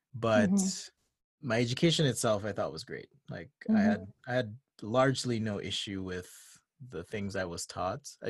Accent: Jamaica; I grew up in Jamaica. I knew nothing differently than Mormonism, or the faith that's now known as the Church of Jesus Christ of Latter-day Saints.

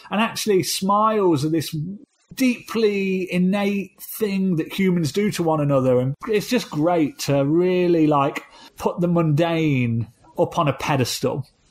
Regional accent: United Kingdom; now in United States; Here's the big thing that's difficult about coming to the US as a Brit

